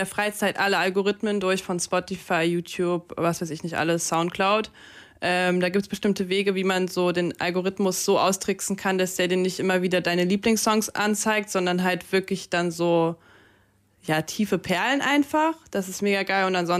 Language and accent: German; Germany; born there; first language Russian; German is a second language; Ich selber wurde in Deutschland geboren, aber meine Eltern kommen aus der Ukraine. Das heißt, meine Muttersprache ist Russisch.